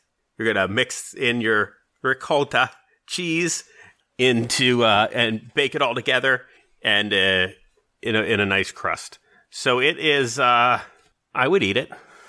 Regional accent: United States; I was raised in America with public schools and I don't speak well?

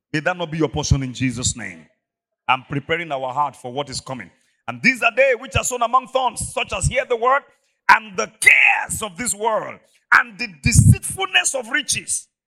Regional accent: Ibadan, Oyo, Nigeria; I remember growing up in Mokola back in the day

